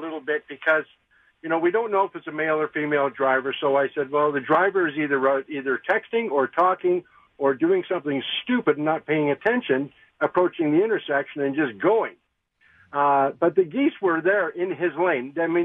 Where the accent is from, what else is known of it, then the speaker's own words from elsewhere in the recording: Canada; I'm Canadian